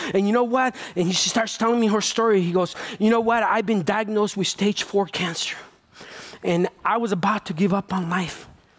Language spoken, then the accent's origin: English; Fresno, California, United States; I'm from Fresno, California. God sent me from Fresno, California to tell you that he's not over with you